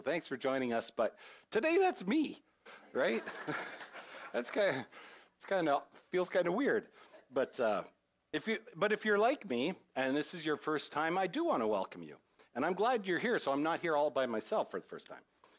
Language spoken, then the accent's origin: English; South West England, United Kingdom; So I'm thrilled to see an evangelical presence in my hometown now, because there are a lot of people outside of these walls who are yet to know that Jesus loves them.